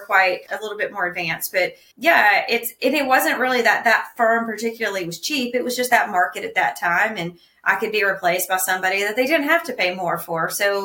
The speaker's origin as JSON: {"language": "English", "town": "Augusta", "region": "Georgia", "country": "United States", "lives_now": "Atlanta, United States", "said": "So I'm from Augusta originally. I worked at a couple firms there and then moved to Atlanta more years ago than I'll say out loud."}